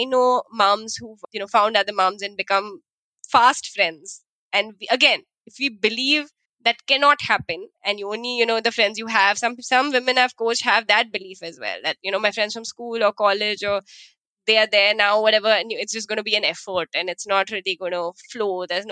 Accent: India; we grew up in India

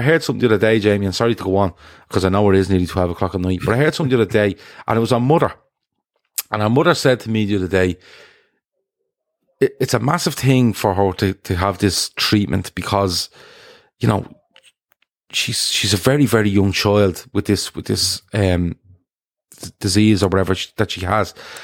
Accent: Dublin, Leinster, Ireland; I'm from Dublin in Ireland

